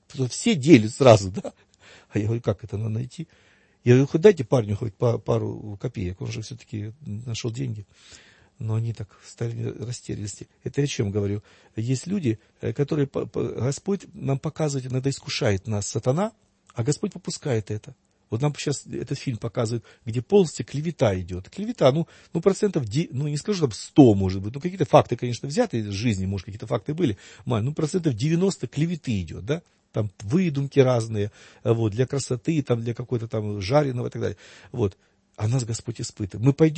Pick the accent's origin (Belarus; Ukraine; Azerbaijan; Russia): Ukraine; Kyiv; Я сам киевлянин, и у нас в Киеве был такой случай.